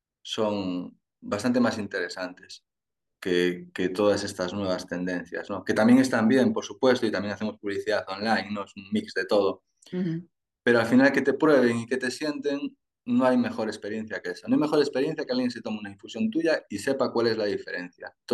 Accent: Galicia, Spain; como somos gallegos, pues espera que nuestra forma de hablar sea en gallego.

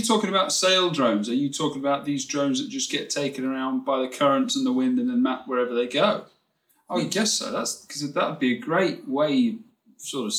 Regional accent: Reading, South East England, United Kingdom; I grew up in England. I grew up in Reading.

